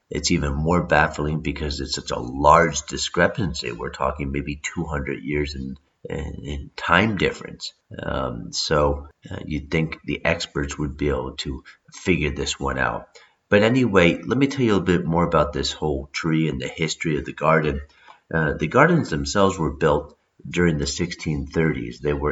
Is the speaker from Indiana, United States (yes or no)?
no; Connecticut, United States; now in Mexico; Now, I was impressed by that because that was nearly 10 years before my hometown back in Connecticut was founded.